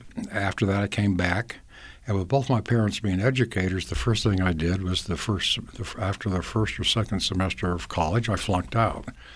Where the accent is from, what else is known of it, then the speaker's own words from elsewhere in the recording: Millcreek, Utah, United States; I grew up in the Mill Creek area